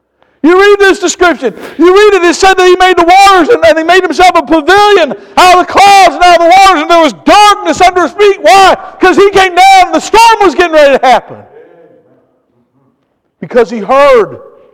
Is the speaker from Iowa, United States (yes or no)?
no; Indiana, United States; also born or lived in California; I was born in Indiana. We never had earthquakes when I was growing up. I went out to California